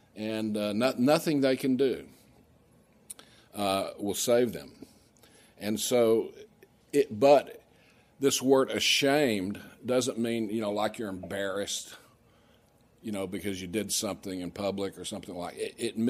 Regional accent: Austin, Texas, United States; also born or lived in Maryland; I grew up in Austin, Texas, and that's where Madeline Murray O'Hare moved from Maryland. I also went to high school in Maryland.

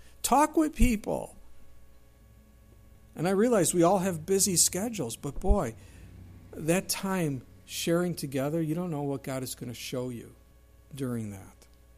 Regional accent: Southern United States, United States; Well, I'm a Southerner, but that is not a comfort, my friend.

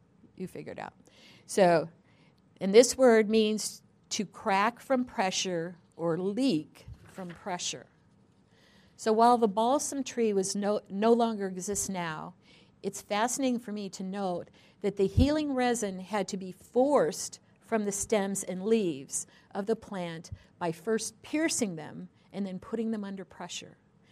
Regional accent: Arizona, United States; You know, I was raised in Arizona, and so it's sunny and hot and wonderful, you know, 90% of the year there

